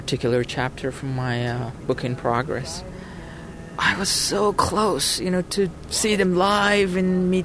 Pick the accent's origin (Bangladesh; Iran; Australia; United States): Iran; I've been working on a memoir about my growing up in Iran, and one of the chapters in the memoir is about my late teenage years and how much we loved